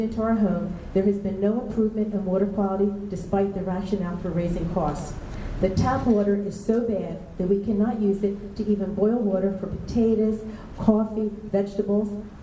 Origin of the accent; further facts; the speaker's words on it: Pennsylvania, United States; I came from Pennsylvania, so I knew nothing about the area.